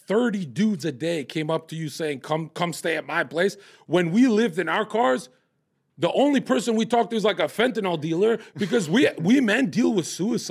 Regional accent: Kosovo; moved away; Kosovo. Oh, I'm from a war zone.

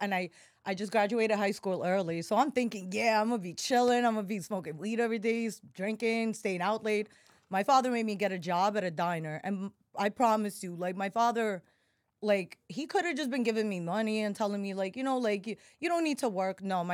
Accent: Brighton Beach, New York, United States; moved away as an adult; now in Miami, United States; I've been there my whole life. I grew up in Brighton Beach, right next to Coney Island.

